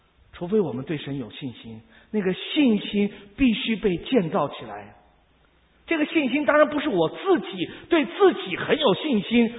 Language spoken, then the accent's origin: Chinese; China; 我觉得哈，我们中国人哈，我要讲一件事情，就是我们中国人哈，太多太多的这个消极的言语呢，太多太多的批评。